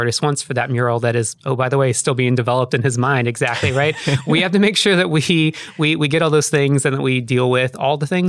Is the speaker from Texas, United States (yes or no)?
yes; Texas, United States; also born or lived in New Orleans; Like I mentioned I'm from Texas. I lived in New Orleans for a little while.